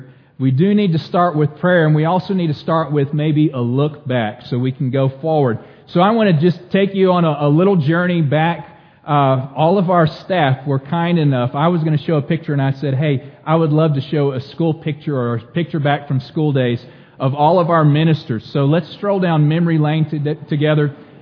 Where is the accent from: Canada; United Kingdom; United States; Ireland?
United States; Gulf Coast; The Gulf Coast is my hometown. I have family that's there.